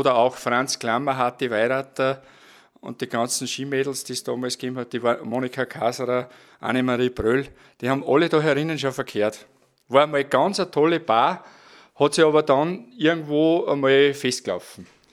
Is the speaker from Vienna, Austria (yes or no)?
no; Eugendorf, Salzburg, Austria; also born or lived in Seekirchen; ich bin in Seekirchen geboren, in Eugendorf, Nachbarort, aufgewachsen, in landwirtschaftliche Verhältnisse